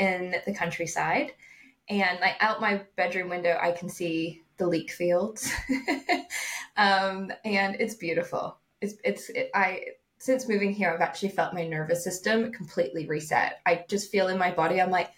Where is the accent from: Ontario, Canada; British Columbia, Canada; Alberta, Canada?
British Columbia, Canada; Vancouver; I was at the Art Institute of Vancouver, so I grew up in Vancouver, Canada.